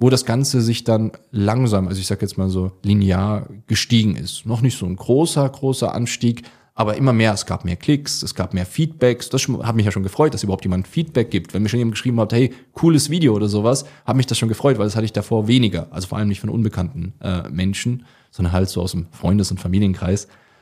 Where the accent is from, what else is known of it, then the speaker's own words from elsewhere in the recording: Switzerland; also born or lived in Germany; ich komme ganz ursprünglich aus Deutschland, bin in Deutschland geboren, bin jetzt aber schon seit ich 12 oder 13 Jahre alt bin, eigentlich permanent in der Schweiz.